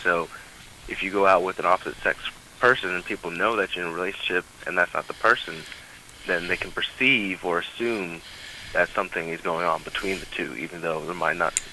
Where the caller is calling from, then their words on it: Norfolk, Virginia, United States; I'm in Norfolk, Virginia.